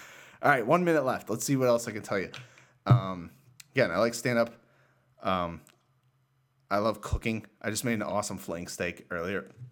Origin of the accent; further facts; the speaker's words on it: Pittsburgh, Pennsylvania, United States; I'm from Pittsburgh. I'm an annoying, obnoxious, in your face Steelers fan, and the Penguins and the Pirates.